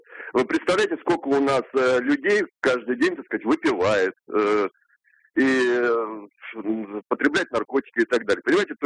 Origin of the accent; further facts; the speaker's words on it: Moscow, Russia; Я из Москвы.